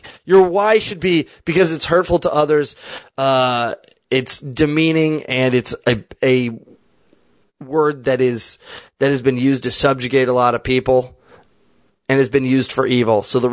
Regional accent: Kansas City, Kansas, United States; I'm from that area. I'm from Kansas City. I'm on the Kansas side, but I grew up on State Line

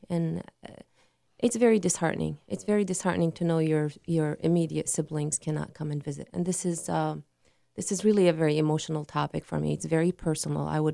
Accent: Syria; moved away as an adult; I am originally from Syria. I moved here over 26 years ago. I do have a citizenship for over 20 years.

